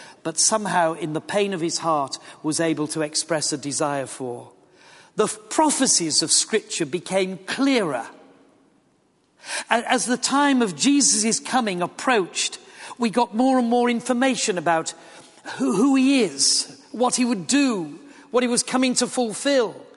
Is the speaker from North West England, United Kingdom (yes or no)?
no; Yorkshire and the Humber, United Kingdom; And of course, you've got to remember, I am from Yorkshire.